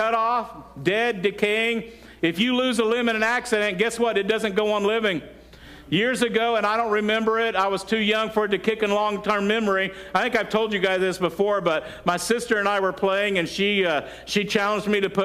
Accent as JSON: {"language": "English", "region": "the South", "country": "United States", "tie": "born or raised there", "said": "Listen, I grew up in the South, and there was a time that blacks and whites had separate water fountains."}